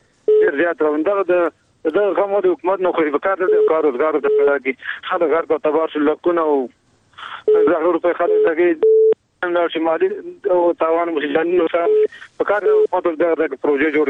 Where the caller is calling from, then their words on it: Paktia, Afghanistan; پکتیا ولایتنا